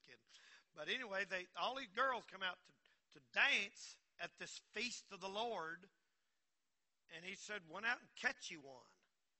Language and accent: English; Marion, North Carolina, United States; when I grew up in Marion, there wasn't no bars. There wasn't no clubs.